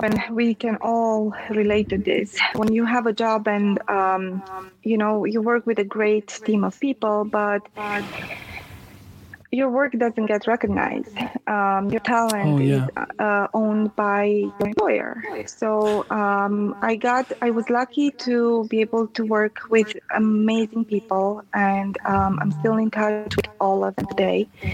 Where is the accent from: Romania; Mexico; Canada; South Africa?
Romania; Transylvania; English is a second language; moved away as an adult; now in United States; I'm Romanian. I was born and raised in Transylvania. And I have a journalism degree from back home